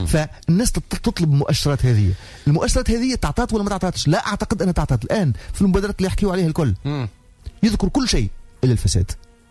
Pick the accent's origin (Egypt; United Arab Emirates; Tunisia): Tunisia; الناس تعرف اللي قداش عندنا في تونس 650 البطال